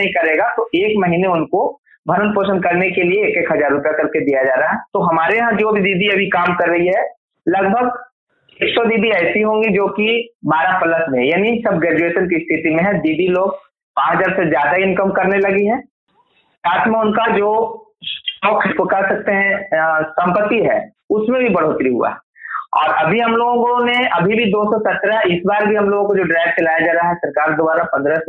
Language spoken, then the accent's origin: Hindi; Bihar, India